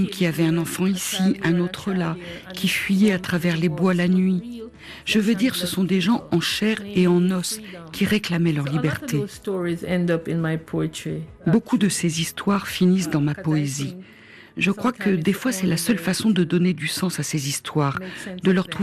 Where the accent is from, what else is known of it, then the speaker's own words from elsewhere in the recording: Jamaica; now in Canada; Moi, je viens de Jamaïque. Je suis née là-bas et la Jamaïque est une ancienne société esclavagiste. C'est une ancienne colonie britannique et avant espagnole.